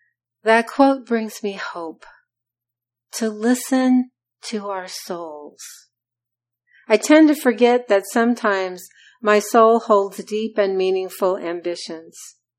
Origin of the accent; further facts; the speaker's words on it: Illinois, United States; now in Los Angeles County, United States; I grew up in Southern Illinois, and they were the closest team, deep rivals of the Chicago Cubs.